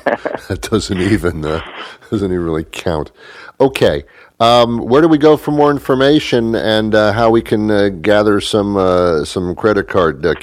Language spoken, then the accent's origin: English; New Jersey, United States; also born or lived in New York; Actually, I was born in New York, and then I lived in New Jersey. I was brought up in New Jersey from the age, I think they moved me, my parents moved me to New Jersey.